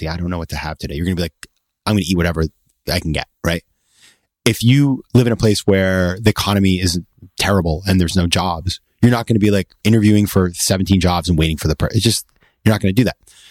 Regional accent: Maine, United States; if you were living 100 years ago in my hometown in Maine, but you didn't really know what was going on outside of there.

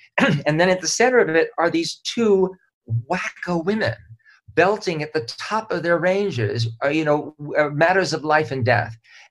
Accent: Honolulu, Hawaii, United States; You know, I had grown up, born and raised in Honolulu, but I was raised on all of these cast albums that my mother collected.

